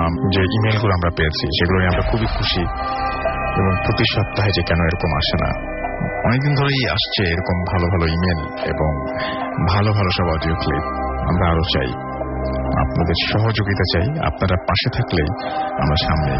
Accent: Khulna, Khulna Division, Bangladesh; also born or lived in Cyprus; আমার home town Khulna.

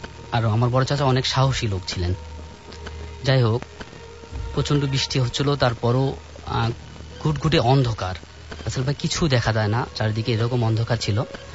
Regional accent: Naogaon, Rajshahi Division, Bangladesh; now in Dhaka, Bangladesh; আমি মিরপুর থেকে এসেছি, আমার হোম ডিস্ট্রিক্ট নওগাঁ।

